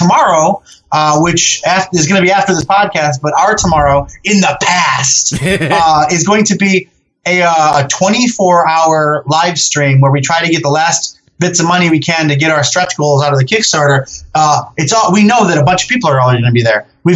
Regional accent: Detroit, Michigan, United States; I'm from Detroit, so we're like gating it up.

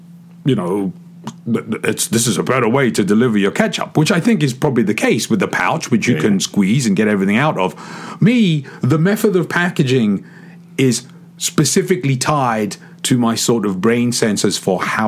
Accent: England, United Kingdom; when I was a kid, and I wish I could remember the name of the product growing up in England

